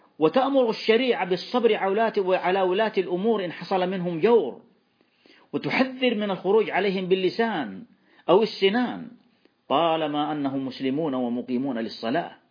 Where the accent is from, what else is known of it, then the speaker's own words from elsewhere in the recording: Saudi Arabia; فنحن نعيش في بلادنا المملكة العربية السعودية